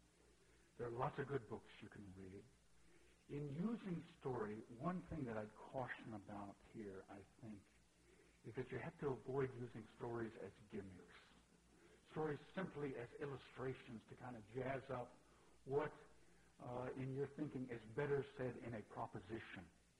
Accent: the South, United States; and yet a church that I grew up in the South, where I learned a great deal about the importance of Scripture

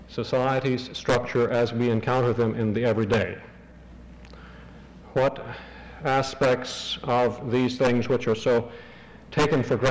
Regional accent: Southern United States, United States; I grew up in the South

